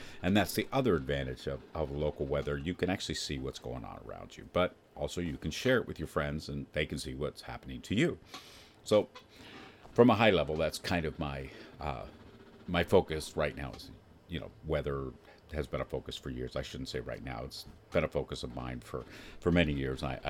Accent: Indiana, United States; It seems strange, but I grew up in Indiana and we had a lot of thunderstorms, and you always want to know where lightning's actually striking.

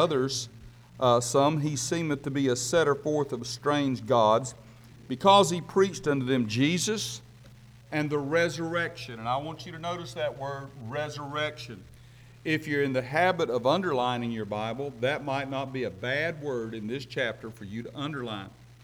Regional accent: Arkansas, United States; Now, I'm from Arkansas, but I still know that's a long ways to read.

